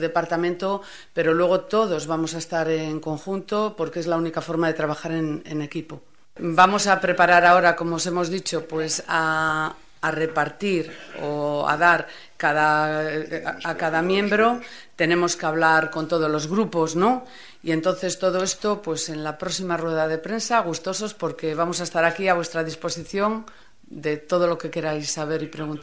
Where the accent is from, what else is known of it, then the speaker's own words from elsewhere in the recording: Laredo, Cantabria, Spain; que como somos de Laredo, ¿no? Pues a muy buen puerto hemos llegado.